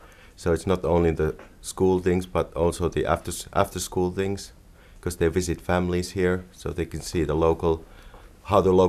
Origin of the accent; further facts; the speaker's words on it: Oulu, North Ostrobothnia, Finland; English is a second language; from Oulu, Finland.